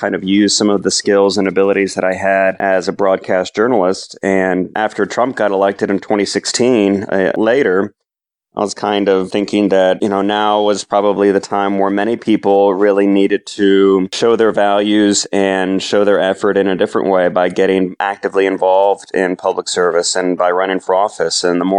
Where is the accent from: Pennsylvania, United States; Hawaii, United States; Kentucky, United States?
Pennsylvania, United States; Philadelphia; I'm not from here originally. I'm from Philadelphia, but this is home for me